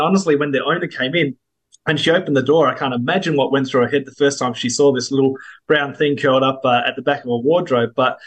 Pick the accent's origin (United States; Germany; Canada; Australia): Australia; I grew up next to a national park, and I have several memories of brown snakes where they'd come across our back lawn and they'd often slither past the pool.